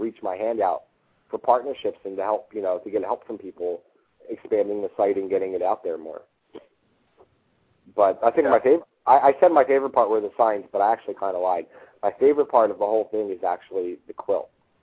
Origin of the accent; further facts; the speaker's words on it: Philadelphia, Pennsylvania, United States; I mean, I live outside of Philly now, but I grew up in Philly